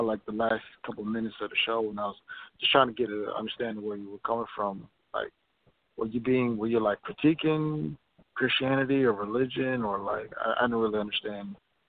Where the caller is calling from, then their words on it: Minneapolis, Minnesota, United States; Yes, sir. … calling from Minneapolis.